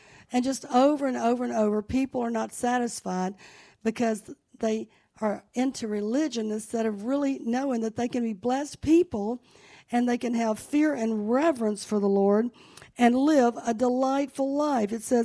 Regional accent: Laurel, Mississippi, United States; I've got my cousin Ronnie in Laurel, Mississippi. Who's seen the hometown show? That's my hometown.

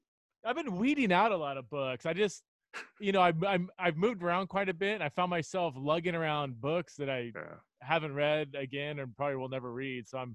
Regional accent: Fresno, California, United States; I was raised in Fresno, so just a couple hours south of you.

